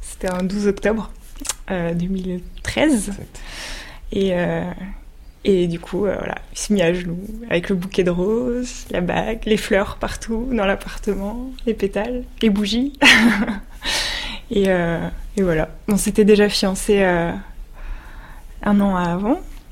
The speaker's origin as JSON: {"language": "French", "town": "Valence", "region": "Auvergne-Rhône-Alpes", "country": "France", "said": "je suis originaire de Valence, dans la Drôme, et quoi dire d'autre, voilà."}